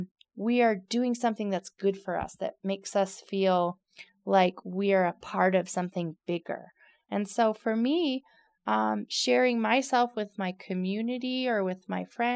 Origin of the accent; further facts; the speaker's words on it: Pennsylvania, United States; now in Carbondale, United States; I'm from the East Coast, outside of Philadelphia, but I've lived in Carbondale for almost 10 years now.